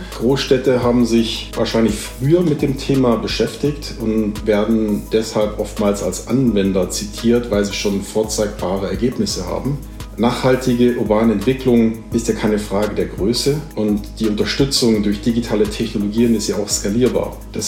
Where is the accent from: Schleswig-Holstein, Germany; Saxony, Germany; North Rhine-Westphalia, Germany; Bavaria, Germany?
Bavaria, Germany; Munich; Aber mich freut es natürlich hier auch als Münchner sozusagen davon hoffentlich bald zu profitieren